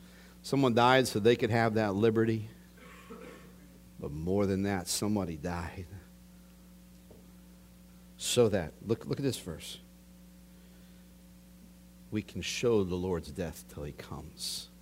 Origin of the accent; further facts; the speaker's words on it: United States; I am an American. And as an American, I am living my life to the fullest that I can as an American and as a Christian American